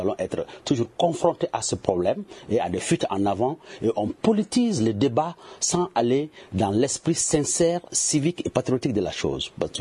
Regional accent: Mali; en tant que Malien, je ne peux qu'espérer que ça marche.

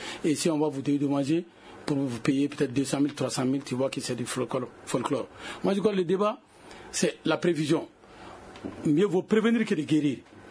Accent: Mali; nous sommes tous des Maliens.

